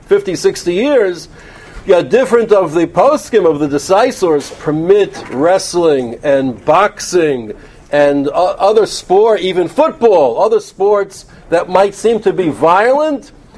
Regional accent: Bronx, New York, United States; also born or lived in Muncie; I remember growing up in the Bronx and in Muncie, it was the same thing.

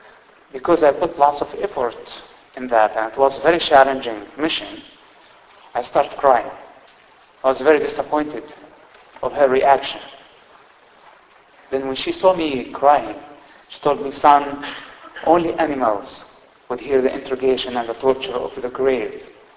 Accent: Palestine; English is a second language; Growing up in the Palestinian territories, I had also political and national reasons.

